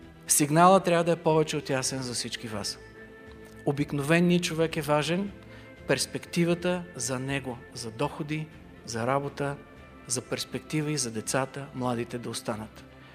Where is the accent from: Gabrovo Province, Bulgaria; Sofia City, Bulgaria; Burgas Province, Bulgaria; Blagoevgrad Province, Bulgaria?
Blagoevgrad Province, Bulgaria; Blagoevgrad; Аз съм от Благоевград, знаете много добре, скъпи приятели, боли ме за този град.